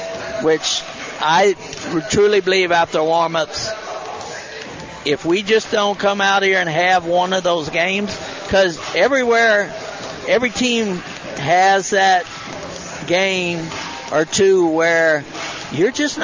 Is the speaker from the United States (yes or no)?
no; Burton, West Midlands, United Kingdom; I am from Burton